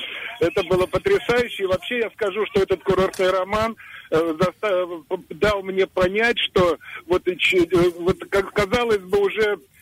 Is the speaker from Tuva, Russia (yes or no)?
no; Moscow, Russia; Добрый вечер. … я из Москвы.